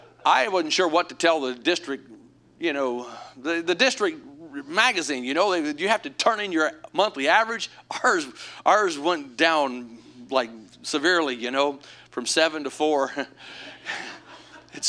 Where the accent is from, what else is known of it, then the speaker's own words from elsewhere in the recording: Illinois, United States; also born or lived in Missouri; So anyway, I was born in the Boot Hill of Missouri, spent most of my life in Illinois, but not in the cities.